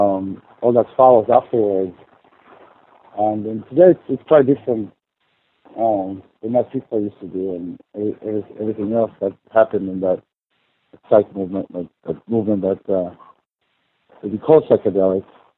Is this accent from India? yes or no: no; Tel Aviv, Tel Aviv District, Israel; now in Seattle, United States; I'm from Tel Aviv, from Israel.